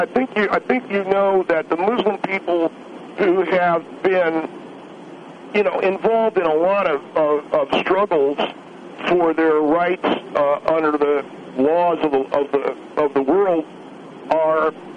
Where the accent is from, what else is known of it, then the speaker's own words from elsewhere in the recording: California, United States; I grew up in California, and I was part of hamburger culture